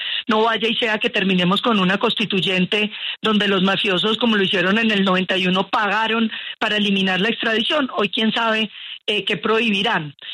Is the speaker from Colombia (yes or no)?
yes; Colombia; Nosotros como colombianos tenemos que entender que nos estamos envejeciendo antes de volvernos ricos.